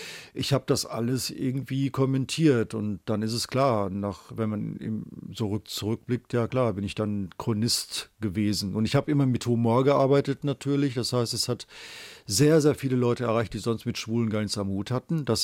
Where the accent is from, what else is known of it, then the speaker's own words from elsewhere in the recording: North Rhine-Westphalia, Germany; Ich bin im Westfalenlande aufgewachsen, im katholischen Westfalen auf dem Acker